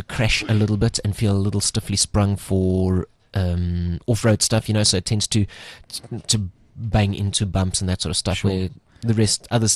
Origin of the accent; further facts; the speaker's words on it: South Africa; and we're South African, we call it bucky.